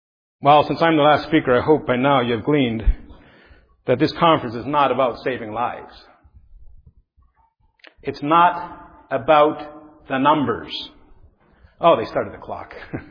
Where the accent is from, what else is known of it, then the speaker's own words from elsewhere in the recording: Canada; I'm Canadian, so I can get away with it.